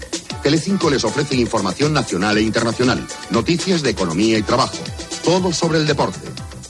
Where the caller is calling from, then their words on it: Madrid, Community of Madrid, Spain; de Madrid.